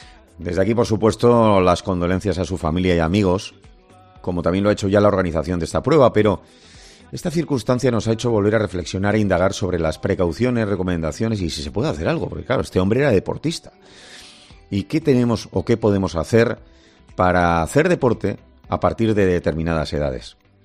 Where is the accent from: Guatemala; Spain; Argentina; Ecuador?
Spain; Bilbao, Basque Country; Ahora te voy a llevar a mi tierra y también te voy a hablar de un asunto complejo. Te voy a llevar a Bilbao